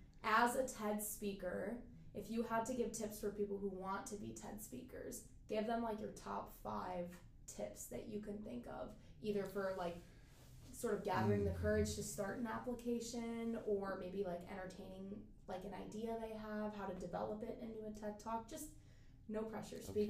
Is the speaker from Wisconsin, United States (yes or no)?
yes; Wisconsin, United States; and like I'm from Wisconsin, like ibises don't really just like flock around in random places there.